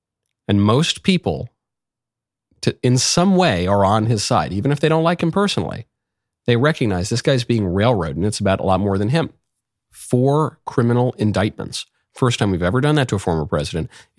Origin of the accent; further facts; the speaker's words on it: New York, United States; Maybe it's because I'm a New Yorker and I just get some of his quirks a little bit more